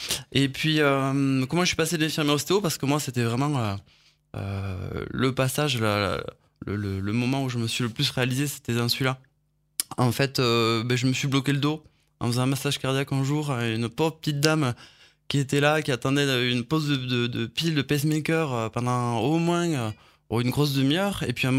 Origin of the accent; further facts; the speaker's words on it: Rodez, Occitanie, France; born there; Je suis né à Rodez et j'habite à Rodez.